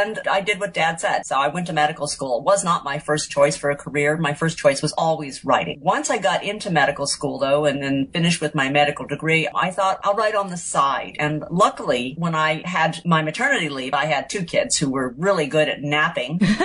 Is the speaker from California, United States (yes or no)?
yes; California, United States; also born or lived in Hawaii; I grew up in California. I got married to my husband who was from Hawaii, living in Hawaii. We lived there for 12 years.